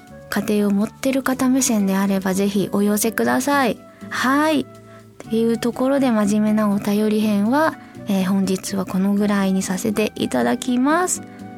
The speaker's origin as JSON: {"language": "Japanese", "region": "Tohoku", "country": "Japan", "tie": "born or raised there", "said": "私もすごい気持ち分かって、東北育ちだから乾燥する"}